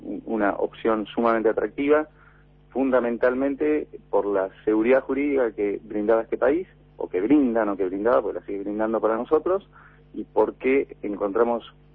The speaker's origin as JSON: {"language": "Spanish", "town": "Rosario", "region": "Santa Fe", "country": "Argentina", "moved": "yes", "lives_now": "Uruguay", "said": "Llegamos desde la ciudad de Rosario, del sur de Santa Fe, específicamente."}